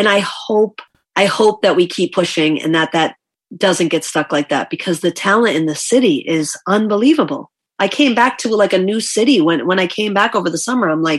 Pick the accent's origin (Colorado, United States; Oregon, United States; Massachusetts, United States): Massachusetts, United States; Boston; born there; I was born in Jamaica Plain and my dad used to perform there back in the day.